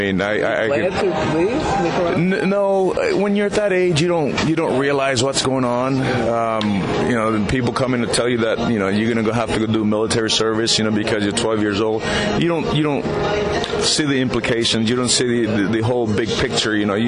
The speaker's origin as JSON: {"language": "English", "town": "Los Angeles", "region": "California", "country": "United States", "tie": "born or raised there", "said": "So I grew up down in Southeast L.A., Bell High School."}